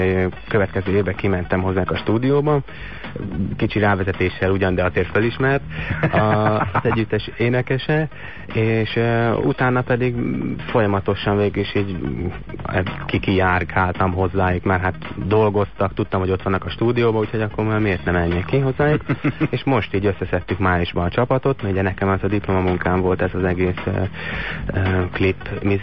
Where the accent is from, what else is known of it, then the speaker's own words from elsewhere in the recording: Győr, Győr-Moson-Sopron, Hungary; Igen, győri vagyok